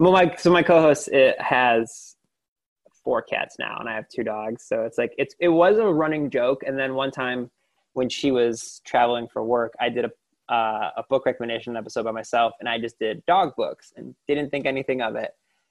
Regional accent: Lorain, Ohio, United States; So I, and listeners know this, I grew up in Toni Morrison's hometown of Lorain, Ohio.

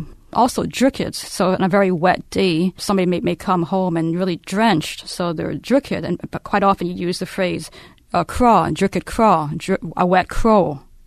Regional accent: Scotland, United Kingdom; for the average person, even the average Scot, we wouldn't know how to spell so many of the Scots words that we use.

